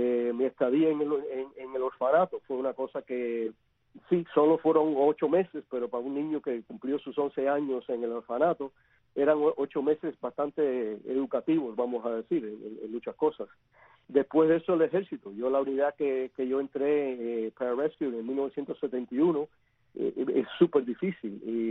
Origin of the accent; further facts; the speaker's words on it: Manicaragua, Villa Clara, Cuba; ver los guerrillas cuando atacaron el pueblo mío, yo soy de Manicaragua, es el pueblo más grande, pero cerquita de los pies del Escambray